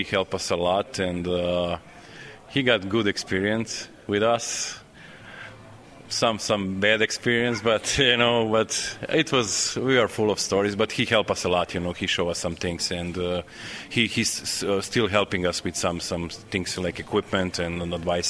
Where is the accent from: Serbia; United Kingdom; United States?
Serbia; Novi Sad, Vojvodina; English is a second language; I am from Novi Sad, it's 60 miles from Belgrade.